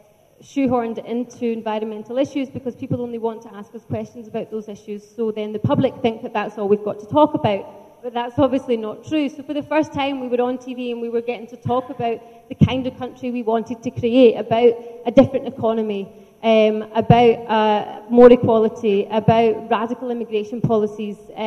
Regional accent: Scotland, United Kingdom; I am Scottish after all, and that's why we make good friends.

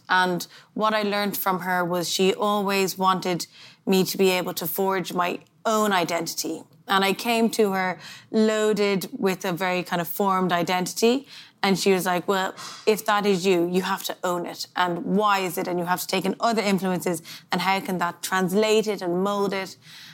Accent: Dublin, Leinster, Ireland; I was born in Dublin

